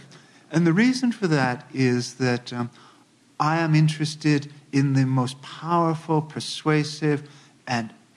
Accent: United States; I am an American, Europeanly trained scholar, and so I take the best that my tradition has

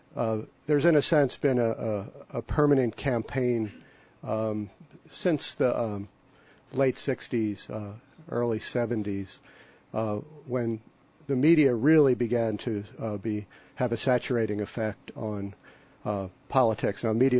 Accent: Philadelphia, Pennsylvania, United States; I'm from Philadelphia and I hate the Braves.

